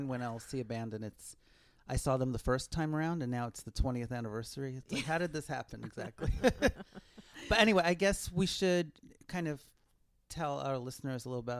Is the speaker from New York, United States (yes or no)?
yes; Brooklyn, New York, United States; so I grew up in Brooklyn